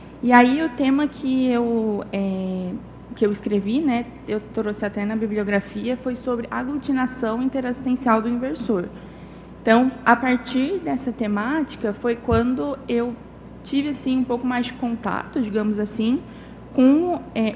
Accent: Conceição dos Ouros, Minas Gerais, Brazil; now in Foz do Iguaçu, Brazil; Sou natural de Conceição dos Ouros, atualmente resido em Foz do Iguaçu

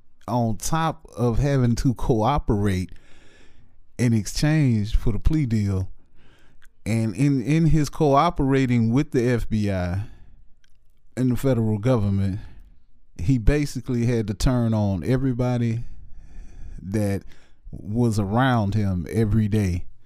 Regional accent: Louisiana, United States; also born or lived in Natchez, Mississippi; now in Nashville, United States; Old school cat, man, from Louisiana, all over Louisiana. I was born in Mississippi, actually, Natchez, Mississippi, 601. Raised in between Vidalia, Louisiana, and New Orleans, back and forth all my life.

